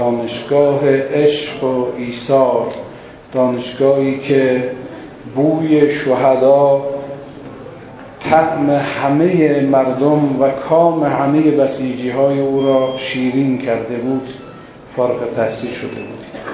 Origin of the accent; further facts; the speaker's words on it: Ashrafabad, Iran; در سال 1347 در روستای اشرف آباد به دنیا آمدم. تا سن 10 سالگی و یا 12 سالگی به طور قطع در روستا بودیم